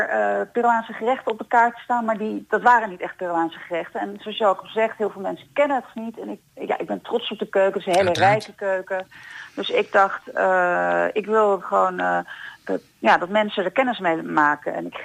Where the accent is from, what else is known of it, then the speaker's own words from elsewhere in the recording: Apeldoorn, Gelderland, Netherlands; Waar ik ben geboren en getogen in Apeldoorn.